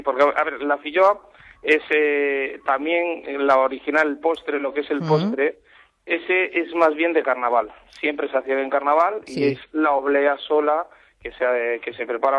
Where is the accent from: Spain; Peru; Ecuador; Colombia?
Spain; Galicia; y nosotros como gallegos, como he dicho antes, procuramos hacerlo todo con base de cocina gallega